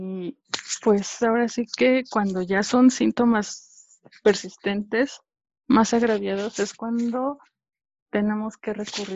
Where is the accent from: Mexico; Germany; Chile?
Mexico; State of Mexico; Ok, yo soy del Estado de México.